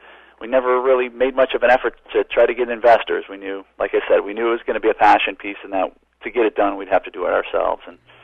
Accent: Chicago Heights, Illinois, United States; Well, growing up in Chicago Heights, that's White Sox country.

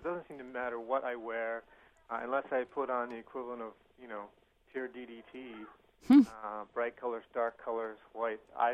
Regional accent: Canada; And also I would recommend, I'm Canadian, so I'd recommend these heartily

